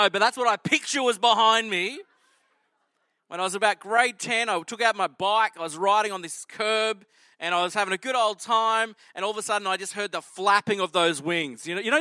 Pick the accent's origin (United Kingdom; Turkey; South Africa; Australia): Australia; Toowoomba, Queensland; I grew up in Toowoomba where the Carnival of Flowers is.